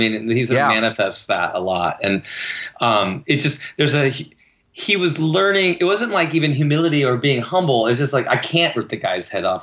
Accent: Kansas, United States; I grew up in Kansas.

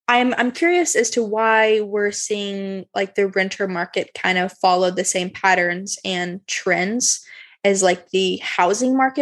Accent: Texas, United States; maybe I'm biased because I'm from Texas

